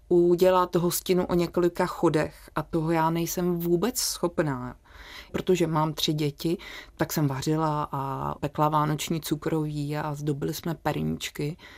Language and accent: Czech; Havlíčkův Brod, Vysočina Region, Czechia; moved away as an adult; když jsem přišla z Havlíčkova Brodu do Prahy na vysokou školu žurnalistiku